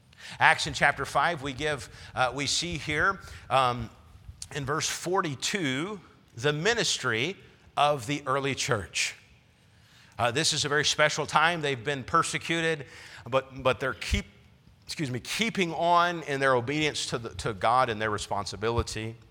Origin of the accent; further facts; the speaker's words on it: China; I can remember growing up in China, in a church plant in communist China in the early 2000s